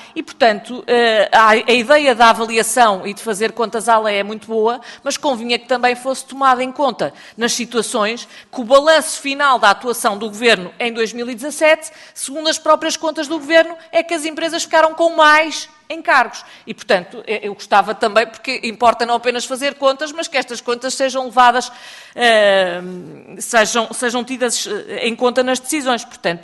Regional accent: Porto, Portugal; como eu sou do Porto

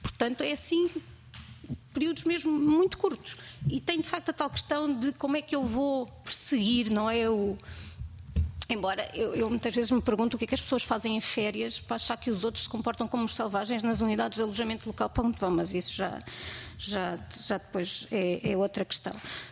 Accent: Lisbon, Portugal; Eu sou lisboeta, mas tento fazer o esforço de pensar que existe outro país, existe mais país.

